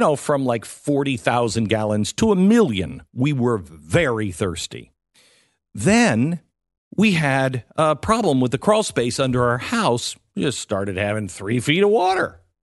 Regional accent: Seattle, Washington, United States; I lived in Seattle. I grew up in Seattle. I've never had this much problem with water in my life.

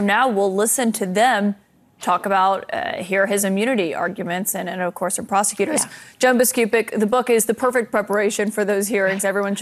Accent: Alabama, United States; we've even been covering in my hometown in Alabama of booksellers, librarians being caught in the middle of this fight.

